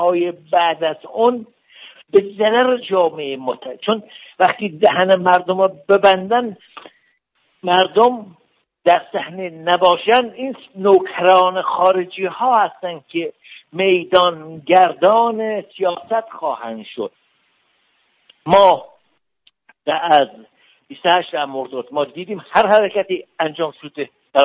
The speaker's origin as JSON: {"language": "Persian", "country": "Iran", "said": "من به عنوان یک ایرانی احساس میکنم که جامعه کشور ما با خطر روبرو است"}